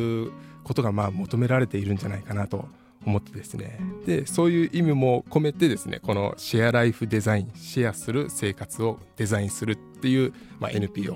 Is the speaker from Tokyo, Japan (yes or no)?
no; Ehime, Japan; 僕今年が28なんですけど、僕大学生になるまではずっと愛媛生まれ愛媛育ちで外に出たことのない人間やって